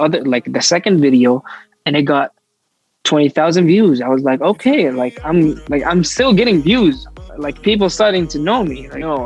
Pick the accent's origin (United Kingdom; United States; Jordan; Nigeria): Jordan; Amman, Amman Governorate; I'm 17 years old. I grew up in Amman, Jordan. We grew up in the modern part of Amman.